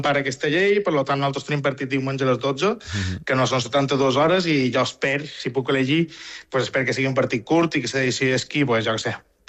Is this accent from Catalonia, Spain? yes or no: no; Balearic Islands, Spain; Ja sabem també com som els mallorquins, que som molt de darrera hora.